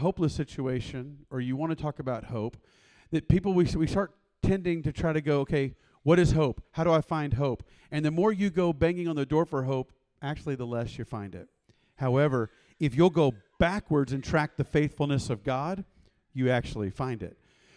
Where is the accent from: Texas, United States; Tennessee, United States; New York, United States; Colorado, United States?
Texas, United States; Waco; I am from Waco, been there my whole life